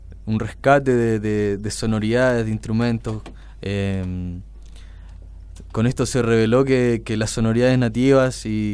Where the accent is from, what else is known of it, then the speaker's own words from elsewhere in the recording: Mendoza, Argentina; now in Santiago, Chile; cuando yo llegué a Santiago de Chile, porque yo me crié en Mendoza, Argentina, donde aprendí el sonido y la música